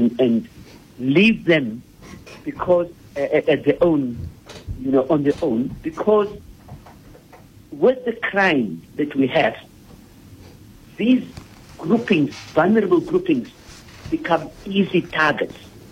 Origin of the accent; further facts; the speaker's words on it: Bishop Lavis, Western Cape, South Africa; now in Rondebosch, South Africa; But I come from Bishop Lavers.